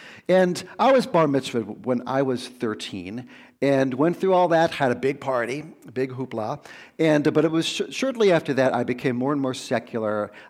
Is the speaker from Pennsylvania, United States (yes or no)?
no; New York, United States; I grew up in New York, as I said. I grew up going to synagogue, and not every week, but you know, enough that it was a part of my ethnicity and my religious background.